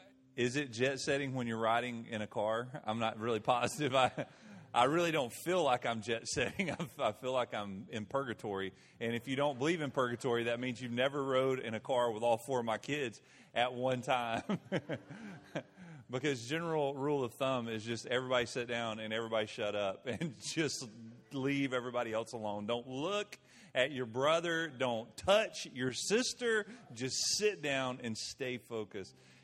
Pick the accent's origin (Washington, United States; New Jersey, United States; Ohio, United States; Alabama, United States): Alabama, United States; I grew up just over the mountain here. I grew up in just outside of Aniana, Alabama. And this is home for me.